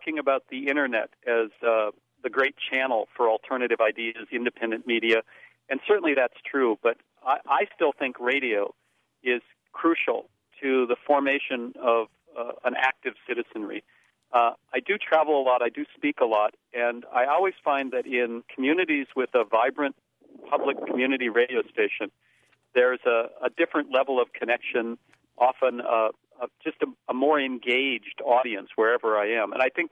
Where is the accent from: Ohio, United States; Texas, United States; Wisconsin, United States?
Texas, United States; Austin; And I often just wish we had one in Austin, my hometown, like you all have there.